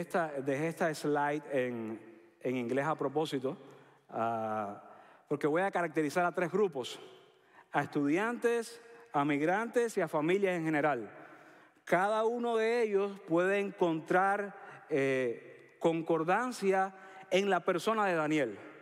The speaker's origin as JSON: {"language": "Spanish", "country": "Cuba", "said": "Yo recuerdo en mi pueblo, yo soy de un pueblo pequeño en Cuba y había una iglesia pentecostal."}